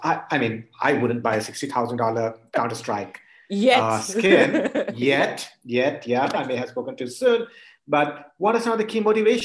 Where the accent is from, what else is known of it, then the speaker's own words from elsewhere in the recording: India; I grew up in India where, to some extent, we still have payment problems